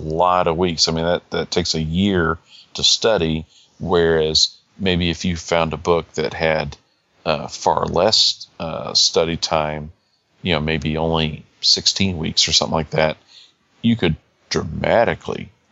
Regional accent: Texas, United States; I'm a transplanted Kansan. I'm originally from Texas, so...

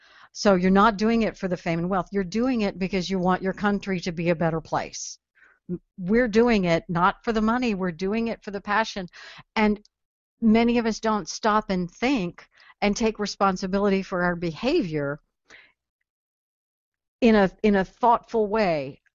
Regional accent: Texas, United States; Because we're arrogant, that's just how we are. I'm Texan, that's the way it works.

